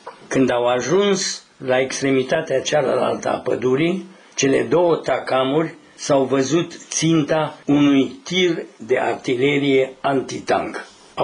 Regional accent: Transylvania, Romania; am fost trimis și eu din nou acasă, în satul meu din Ardeal, unde eram învățător.

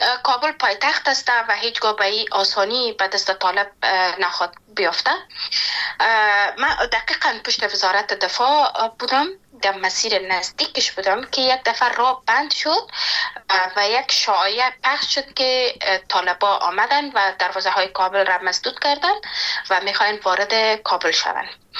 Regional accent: Panjshir, Afghanistan; born there; جایی که من زادگاهم است

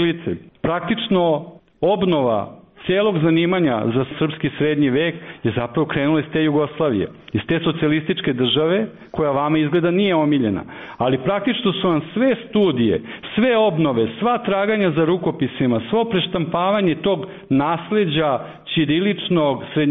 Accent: Serbia; Evo, ja sam Srbin koji piše latinicu

